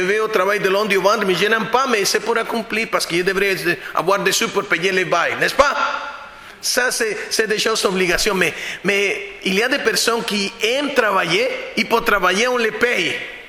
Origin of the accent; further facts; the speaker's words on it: Honduras; also born or lived in Costa Rica; En 98, dans mon pays d'origine, en Honduras, il y avait un ouragan qui a tout dévasté.